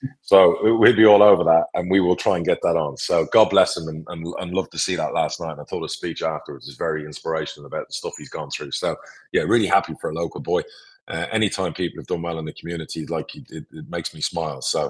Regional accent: Ireland; And look, I'm Irish, I'm a Mick Conlon fan.

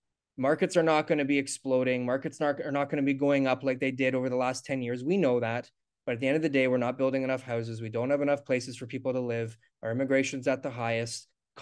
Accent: Canada; born there; I wake up every day like grateful that I was born in Canada.

